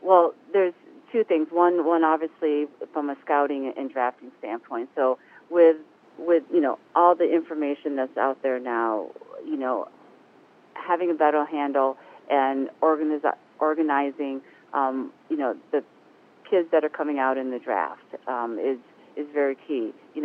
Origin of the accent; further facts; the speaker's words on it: Fairport, New York, United States; I grew up in Fairport, New York. So, just, you know, it's like a 3-hour drive to Toronto.